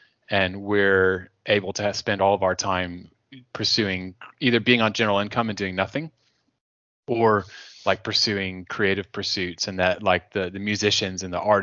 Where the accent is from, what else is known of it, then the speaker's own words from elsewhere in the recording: Texas, United States; I mean, growing up in Texas, like in the summer, it can get up to like 37 to 40 C, like 100 degrees plus Fahrenheit.